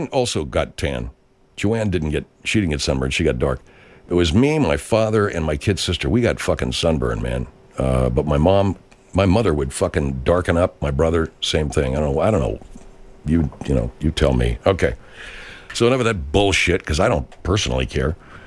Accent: California, United States; I grew up in California, and I'm a fair-skinned Irishman.

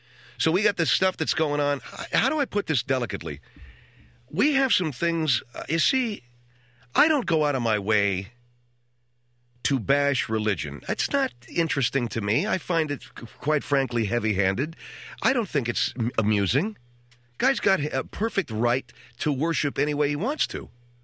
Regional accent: Los Angeles, California, United States; I was raised in the Catholic system in L.A. I went to a Catholic high school in Pasadena. I went to a Catholic elementary school in Arcadia.

